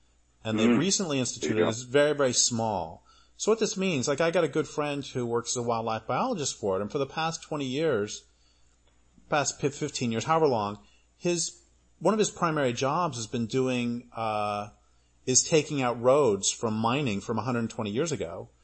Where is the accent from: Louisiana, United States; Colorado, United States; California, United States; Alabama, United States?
Colorado, United States; Yeah, even though I grew up in Colorado, I don't either.